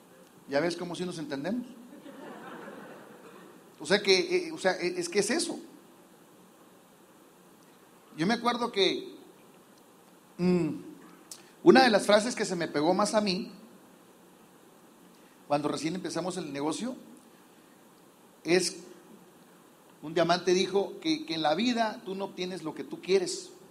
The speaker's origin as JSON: {"language": "Spanish", "region": "Sinaloa", "country": "Mexico", "said": "nosotros tenemos una fecha memorable para nosotros que somos de Sinaloa"}